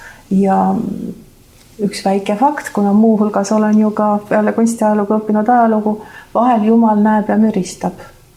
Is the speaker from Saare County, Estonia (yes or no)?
yes; Saare County, Estonia; born or raised there